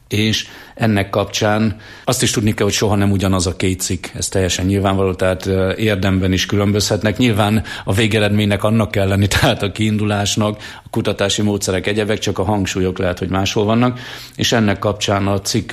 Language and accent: Hungarian; Jász-Nagykun-Szolnok, Hungary; meg én leginkább, mivel itt éltem, itt nőttem fel a nagykunságot